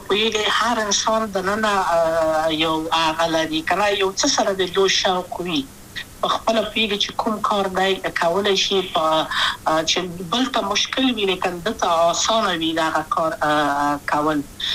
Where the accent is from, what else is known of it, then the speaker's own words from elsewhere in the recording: Kabul, Afghanistan; also born or lived in Wardak; زه خو اصلا د وردګو ولایت یم د پلار مې د وردګو ولایت ته خلګنسه کې دلې د کابل په تختپل سیمه کې یم او لویا شویم کابل کې